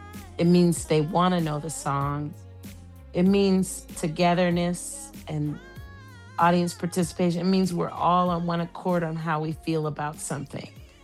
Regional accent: New Orleans, Louisiana, United States; also born or lived in Oakland; Because everyone thinks I'm just from Oakland, California, but I'm from both places. And New Orleans was the start.

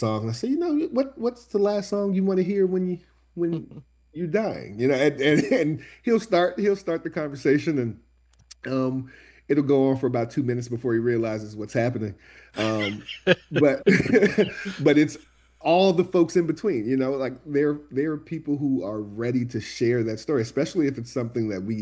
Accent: Charlottesville, Virginia, United States; I come from Charlottesville, Virginia.

